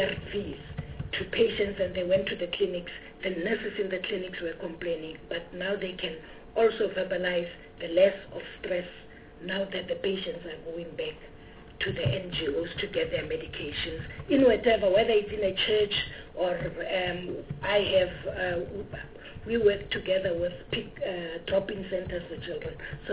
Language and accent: English; Tshwane, Gauteng, South Africa; I know they are only where I am because I'm from Chwane, and this is the NHI pilot area.